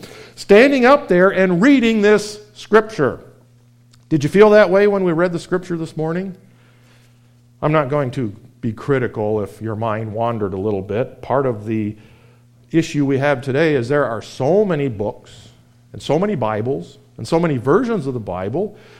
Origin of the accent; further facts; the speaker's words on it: New York, United States; when I was in the youth group at our church growing up in New York